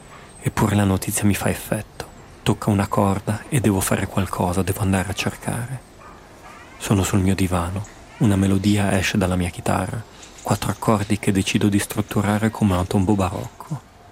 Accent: Como, Lombardy, Italy; born there; a Como, la mia città natale. È lì che ho iniziato a suonare.

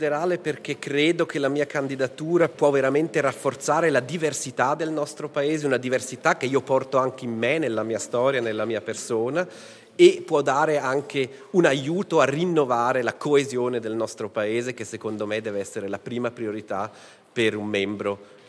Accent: Chur, Graubünden, Switzerland; also born or lived in Zurich; ho vissuto e lavorato a Zurigo, sono cresciuto a Coira, ma ho anche le mie radici nell'Engadina Bassa

